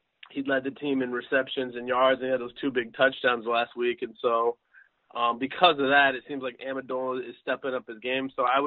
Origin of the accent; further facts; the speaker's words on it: Oregon, United States; I mean, I'm originally from Oregon, and Brandon Cooks went to Oregon State University.